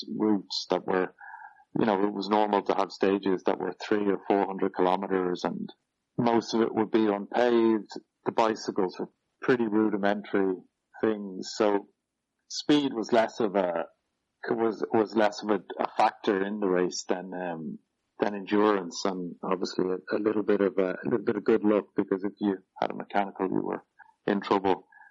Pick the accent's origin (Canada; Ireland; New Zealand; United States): Ireland; even another thing that was probably close to my heart being Irish was Stephen Roach's win in 87